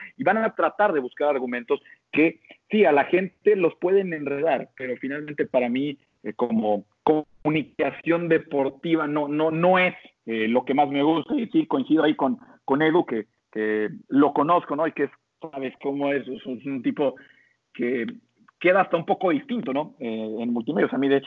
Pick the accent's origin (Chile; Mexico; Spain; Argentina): Mexico; Puebla; now in Monterrey, Mexico; Yo para empezar, yo soy de Puebla. Yo llegué a Monterrey hace casi 20 años